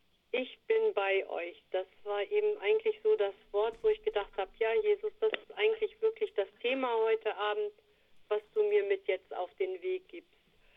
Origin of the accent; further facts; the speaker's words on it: Duderstadt, Lower Saxony, Germany; Ich bin ja hier in Duderstadt aufgewachsen